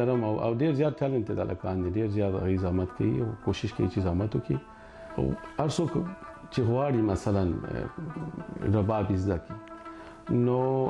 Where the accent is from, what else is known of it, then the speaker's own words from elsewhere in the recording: Afghanistan; زه د افغانستان یم د افغانستان راغلی